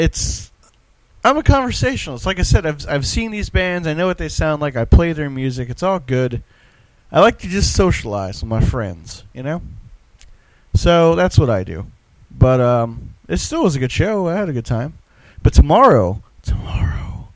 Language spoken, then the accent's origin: English; Jupiter, Florida, United States; if you happen to be in the West Palm Beach area, Lake Worth, Jupiter, of course, my hometown, props to you, St. Lucie.